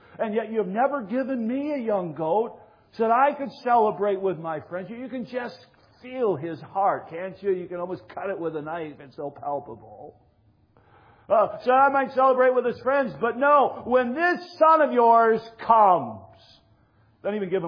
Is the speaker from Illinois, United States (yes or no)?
no; Michigan, United States; Now that holds significance to me because I'm from Michigan.